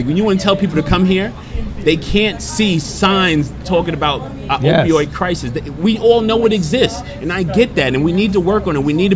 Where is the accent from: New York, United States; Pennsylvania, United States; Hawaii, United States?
New York, United States; I'm from New York, and I grew up in that time.